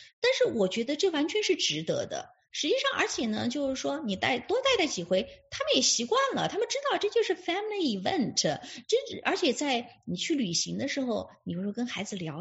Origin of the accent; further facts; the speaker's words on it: China; 因为我们中国人一般都很会做吃的嘛，但我不太会做